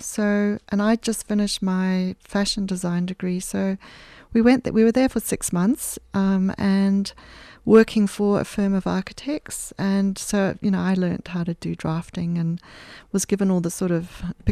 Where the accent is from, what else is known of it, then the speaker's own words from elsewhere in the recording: Zimbabwe; that's the other side of growing up in Zimbabwe, is that people really cared about each other